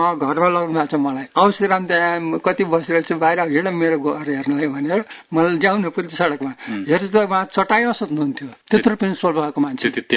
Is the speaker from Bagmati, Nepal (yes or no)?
no; Siraha, Madhesh Province, Nepal; मेरो घर सिरा हो।